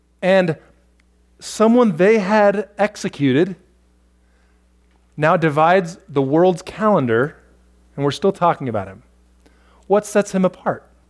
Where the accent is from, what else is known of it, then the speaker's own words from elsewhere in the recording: Newport Beach, California, United States; born there; You know, I was born in Newport Beach. I had no control over that.